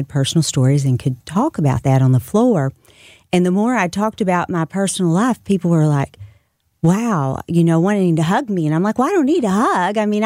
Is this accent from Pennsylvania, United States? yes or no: no; Dallas, Texas, United States; also born or lived in Memphis / California / Florida; I grew up in trailer parks across, I've lived California to Florida, but I was born in Memphis, spent my youngest years in Dallas, and we traveled since then.